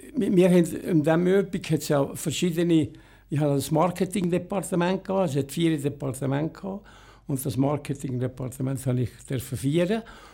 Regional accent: Kippel, Valais, Switzerland; Ja, wie ihr sagt, bin ich in Kippel aufgewachsen. Das ist ein kleines Dorf im Letschental, der Hauptort.

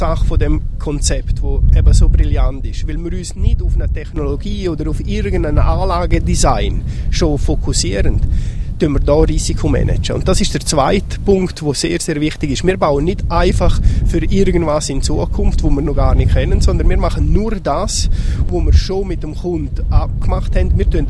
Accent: Graubünden, Switzerland; für mich als Bündner ist das natürlich sensationell

